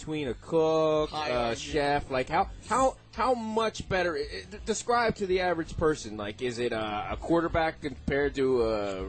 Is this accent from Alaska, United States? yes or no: no; Philadelphia, Pennsylvania, United States; I'm from South Philly. Everyone else loves them.